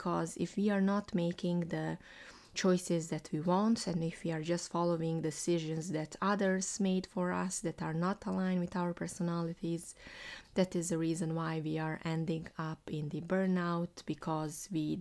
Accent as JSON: {"language": "English", "country": "Bosnia & Herzegovina", "tie": "born or raised there", "second_language": "English", "said": "I'm in my hometown Bosnia, in my parents' house. I'm waiting my apartment to be ready next month, but here today I'm in my parents' home where I grow up, and in my room where I live with my brother and my grandma."}